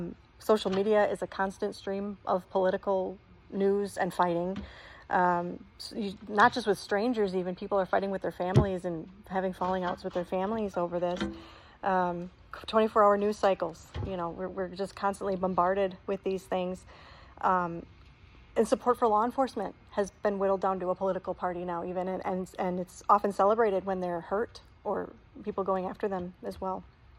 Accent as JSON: {"language": "English", "region": "Wisconsin", "country": "United States", "said": "I'm from a very small town. We had a lot of family friends that were police officers. I'm from Wisconsin. If you don't know, I'll probably say some words that sound like I'm from Canada."}